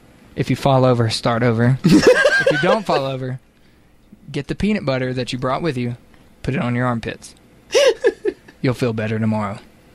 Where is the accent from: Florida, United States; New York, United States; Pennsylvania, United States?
Florida, United States; born or raised there